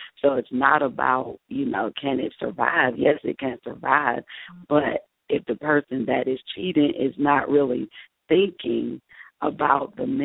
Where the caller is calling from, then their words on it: College Park, Georgia, United States; I was I'm calling from College Park, Georgia